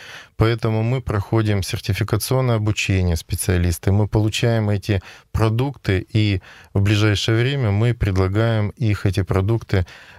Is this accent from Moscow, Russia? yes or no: no; Sverdlovsk Oblast, Russia; now in Perm, Russia; Да, я приехал из Свердловской области